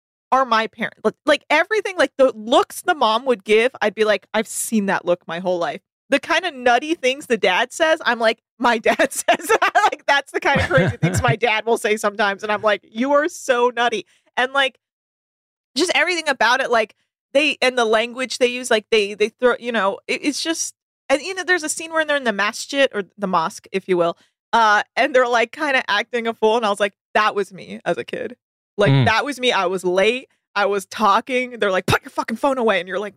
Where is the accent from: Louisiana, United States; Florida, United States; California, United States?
California, United States; now in Los Angeles, United States; Now I grew up in the Bay Area, so I'm a Warriors person, but I also have lived in LA for over, you know, like 10 years.